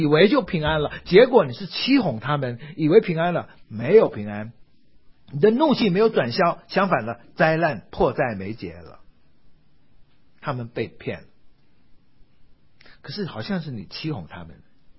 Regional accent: China; 好像我们这个我们中国人的习惯也是一样，如果家里有人家人过世的时候，我们穿的那种丧服啊，都是那种麻布

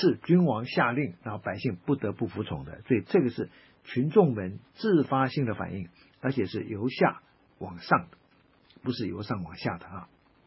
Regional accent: China; 那我们中国人就称之为好像天狗啊，天狗把太阳吃掉了。

